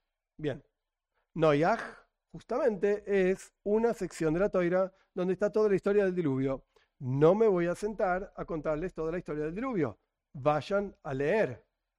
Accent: Buenos Aires, Argentina; born there; yo soy argentino, yo nací en Argentina, 1974, Buenos Aires, Villa Crespo. Yo soy argentino. Pero en realidad, vamos, ¿sos argentino? No sé, mi mamá nació en Ucrania, y mi papá nació en Tucumán, en la provincia de Tucumán en el norte

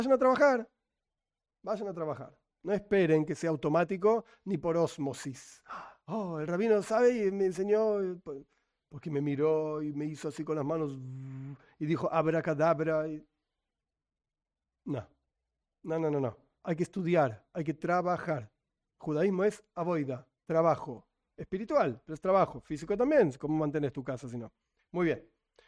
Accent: Buenos Aires, Argentina; born there; yo soy argentino, yo nací en Argentina, 1974, Buenos Aires, Villa Crespo. Yo soy argentino. Pero en realidad, vamos, ¿sos argentino? No sé, mi mamá nació en Ucrania, y mi papá nació en Tucumán, en la provincia de Tucumán en el norte

